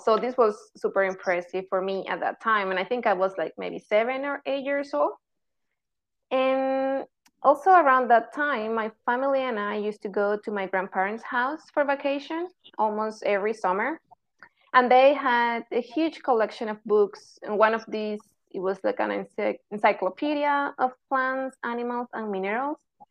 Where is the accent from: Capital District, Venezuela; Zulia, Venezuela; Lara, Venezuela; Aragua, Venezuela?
Capital District, Venezuela; Caracas; English is a second language; I completed a bachelor's degree in biology at Universidad Central de Venezuela in Caracas, which is my hometown.